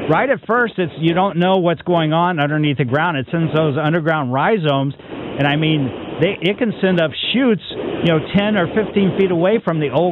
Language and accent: English; Ellisville, Missouri, United States; As kids, growing up in Ellisville, 200 people when we moved out there, but there was a lot of dandelions.